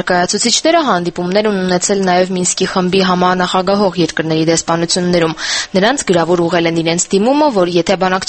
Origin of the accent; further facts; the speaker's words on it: Baku, Azerbaijan; moved away as an adult; Ես իմ 3 երեխաների հետ Բաքվից եմ փախել։ Թողել եմ 4 սենյականոց բնակարանս կահույքով եւ ամեն ինչով։